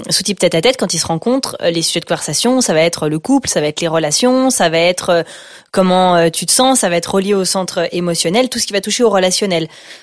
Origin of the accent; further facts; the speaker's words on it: France; je suis française